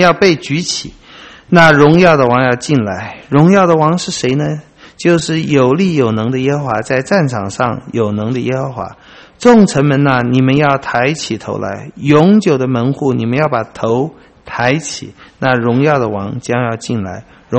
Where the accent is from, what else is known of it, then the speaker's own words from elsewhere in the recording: Taiwan; 雅各一生真的也跟我们台湾人一样